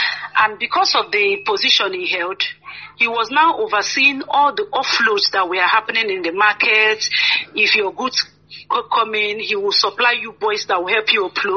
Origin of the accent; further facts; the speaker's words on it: Anambra, Nigeria; As you already know, I'm from Anambra State.